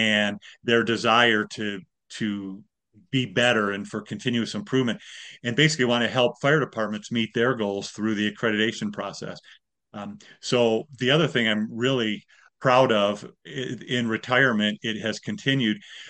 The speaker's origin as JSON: {"language": "English", "region": "Wyoming", "country": "United States", "tie": "born or raised there", "also_born_or_lived": "Michigan", "said": "Wyoming is really home to me. I moved away from Michigan when I was young enough that I remember more of growing up in Wyoming."}